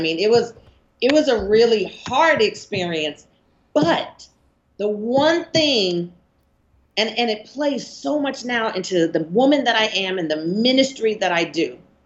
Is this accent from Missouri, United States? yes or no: no; Maine, United States; I grew up in the 70s and I was born and raised in Maine.